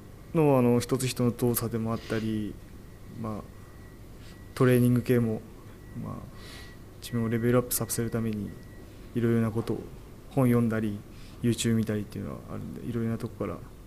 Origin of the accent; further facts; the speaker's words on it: Tsukuba, Ibaraki, Japan; now in Kashima, Japan; 茨城県のつくば市出身です。